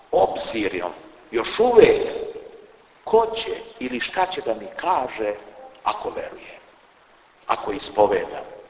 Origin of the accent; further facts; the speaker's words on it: Serbia; Mi smo, ja sam Srbin. Dobro je to i hvala Bogu što smo Srbi.